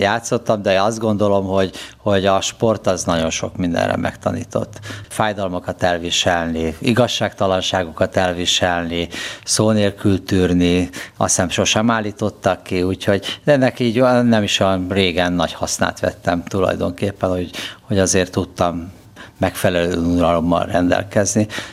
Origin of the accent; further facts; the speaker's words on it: Budapest, Hungary; Budai gyerek lennék, Adligeten születtem, egy munkás családban.